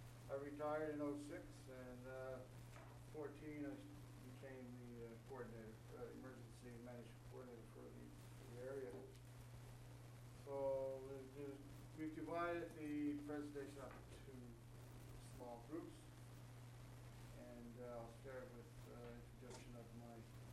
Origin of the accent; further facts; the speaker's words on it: Milton, Nova Scotia, Canada; born there; moved away as an adult; I was born in Milton, actually Liverpool, a few years ago. I left at age 19 to join the RCMP. I completed 35 years. My last 10 years, I was posted here in Liverpool.